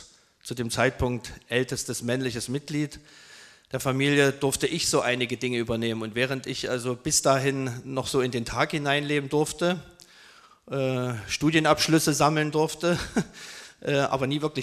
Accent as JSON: {"language": "German", "country": "Serbia", "tie": "born or raised there", "also_born_or_lived": "Chemnitz, Germany", "moved": "yes", "said": "ich bin zwar in Karl-Marx-Stadt geboren, bin dann mit 14 Tagen, als ich 14 Tage alt war, mit meinen Eltern nach Jugoslawien gegangen, weil mein Vater dort gearbeitet hat."}